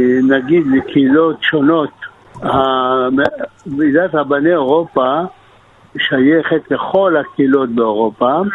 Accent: France; לא, אני בא מצרפת.

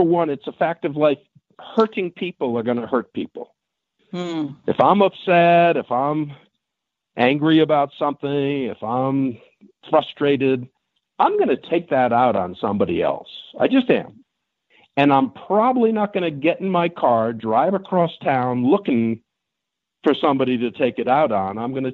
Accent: Farmington, New Mexico, United States; people ask me, where did you grow up? I say, I'm trying to do it in Farmington, New Mexico.

